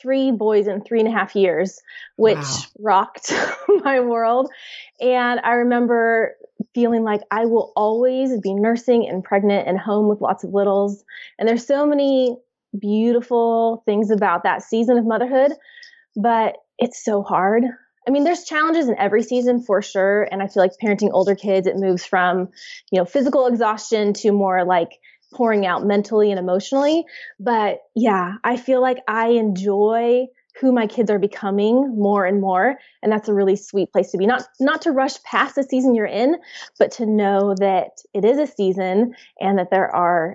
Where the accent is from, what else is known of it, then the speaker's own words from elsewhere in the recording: Whittier, California, United States; I am. Yeah. I grew up in Whittier, which is not too far from Fullerton.